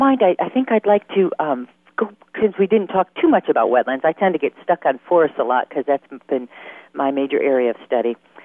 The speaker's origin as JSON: {"language": "English", "town": "Chicago", "region": "Illinois", "country": "United States", "tie": "born or raised there"}